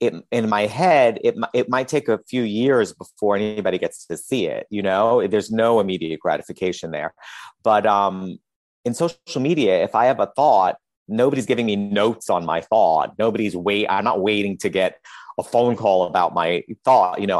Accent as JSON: {"language": "English", "town": "Queens", "region": "New York", "country": "United States", "tie": "born or raised there", "said": "But when I grew up in Queens, you know, the family next door and the woman who lived next door, Irene, was the closest person in my life next to my parents to me for 40 years"}